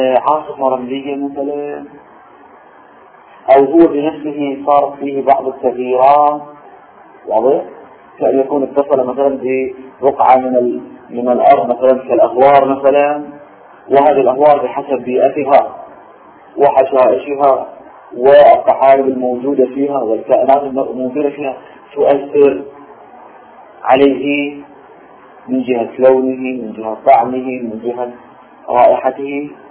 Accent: Iraq

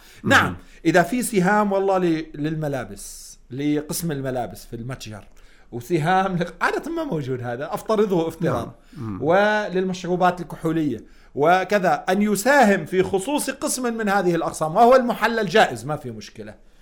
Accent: Lebanon

